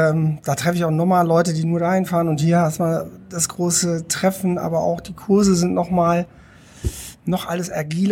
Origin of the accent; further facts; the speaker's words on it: Düsseldorf, North Rhine-Westphalia, Germany; ich bin Düsseldorfer Jung.